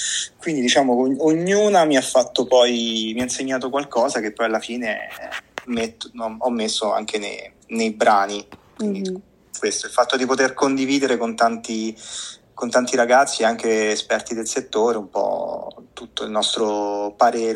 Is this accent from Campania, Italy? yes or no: no; Rome, Lazio, Italy; sappiate che sono di Roma, ma a Milano la adoro, quindi...